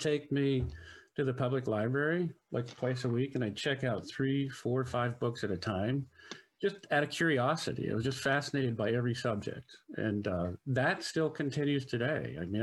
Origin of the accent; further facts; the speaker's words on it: Reno, Nevada, United States; born there; I was born in Reno, Lake Tahoe, Nevada.